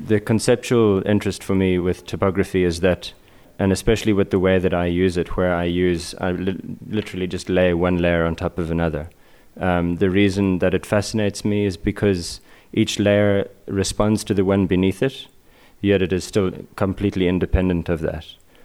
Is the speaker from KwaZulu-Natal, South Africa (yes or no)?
no; Cape Town, Western Cape, South Africa; moved away as an adult; now in New York, United States; I'm from Cape Town in South Africa. I'm currently living in New York, in Brooklyn, where I've been for 2 years, but South Africa is my home and always will be.